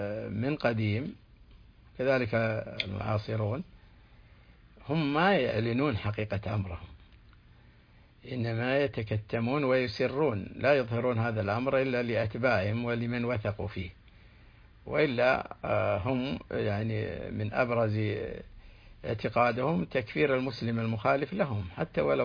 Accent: Saudi Arabia; هو انتشر في بلادنا السعودية

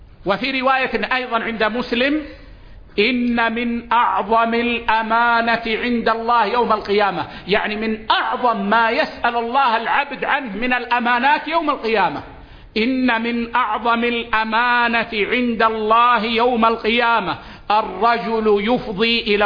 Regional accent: Saudi Arabia; عندنا في السعودية

